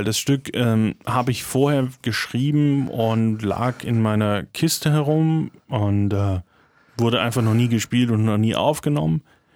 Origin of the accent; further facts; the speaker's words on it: Stuttgart, Baden-Württemberg, Germany; aus meiner Stuttgarter Zeit, aus der Gegend, wo ich aufgewachsen bin.